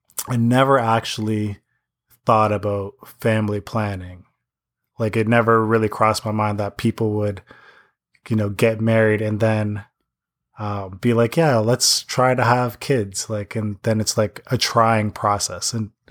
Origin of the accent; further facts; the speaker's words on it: Toronto, Ontario, Canada; And I'm from Toronto, Canada.